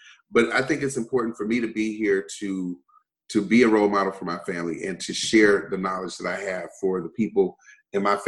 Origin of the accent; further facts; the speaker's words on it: Michigan, United States; I grew up in the United States, but we were across from Canada living in Michigan.